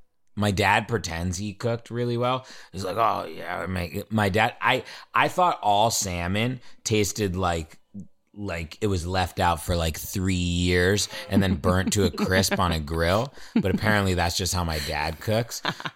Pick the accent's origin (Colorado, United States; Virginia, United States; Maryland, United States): Virginia, United States; I grew up in Virginia. We had like P.F. Chang's and like Chili's.